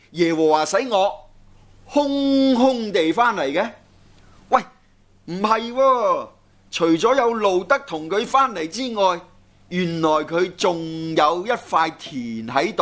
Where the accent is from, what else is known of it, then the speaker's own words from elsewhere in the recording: Guangdong, China; 不過咧我哋廣東人都係比較俗嘅